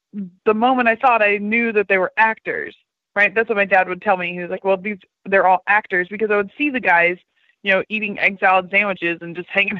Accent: Knoxville, Tennessee, United States; I will be making my pro debut for Valor Fights January 6th at the Civic Coliseum, which is my hometown, Knoxville.

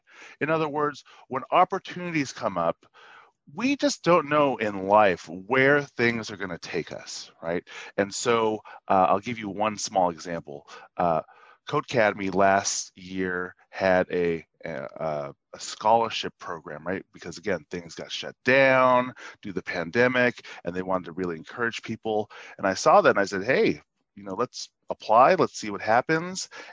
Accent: Philippines; So I'm Filipino

